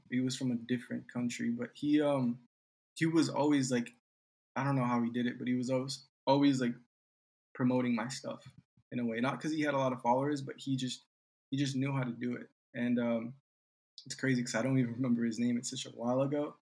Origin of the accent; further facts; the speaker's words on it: Boston, Massachusetts, United States; now in Miami, United States; So I've been in Miami for about 6 years. I moved from Boston. That's where like all my family's at. And a lot of my family's in Boston and Brazil, which I've never been to Brazil.